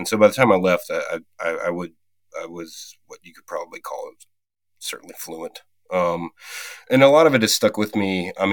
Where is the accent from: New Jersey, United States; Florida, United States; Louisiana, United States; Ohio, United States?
Louisiana, United States; Baton Rouge; now in Portland, United States; Originally, I'm from the suburbs outside of Baton Rouge.